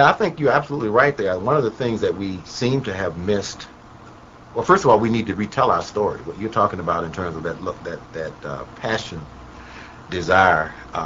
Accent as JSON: {"language": "English", "town": "Montgomery", "region": "Alabama", "country": "United States", "tie": "born or raised there", "said": "because I grew up in Montgomery, and it's only, you know, a few minutes from Tuskegee."}